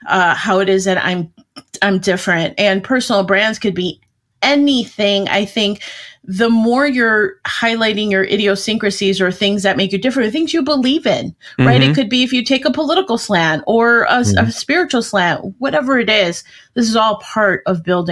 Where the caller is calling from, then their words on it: Arlington Heights, Illinois, United States; I'm just outside of Chicago, about a half hour outside.